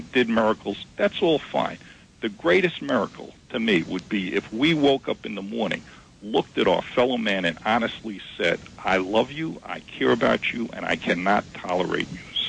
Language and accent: English; New York, United States; I grew up in Queens, you know, and with and it was a very multiracial neighborhood.